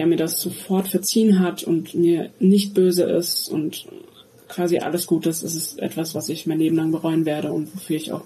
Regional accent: Bavaria, Germany; ich komme aus Bayern

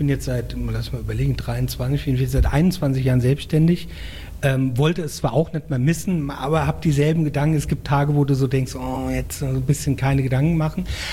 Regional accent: Mainz, Rhineland-Palatinate, Germany; Jetzt natürlich, ich als Mainzer fand es cool, eine Rosenmontag-Aktion.

